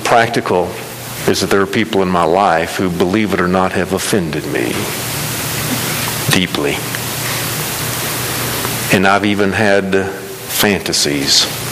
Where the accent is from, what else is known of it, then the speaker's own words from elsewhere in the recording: Southeast, United States; I'm a white man. I grew up in the Southeast to middle class families.